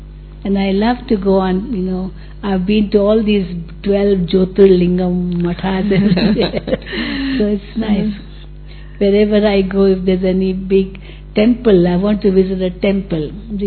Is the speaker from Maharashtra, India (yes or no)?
yes; Mumbai, Maharashtra, India; You know, I'm from Mumbai.